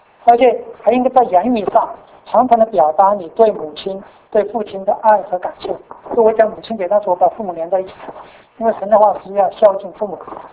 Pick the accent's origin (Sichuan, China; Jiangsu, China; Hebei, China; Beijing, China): Sichuan, China; 那我们在四川长大的时候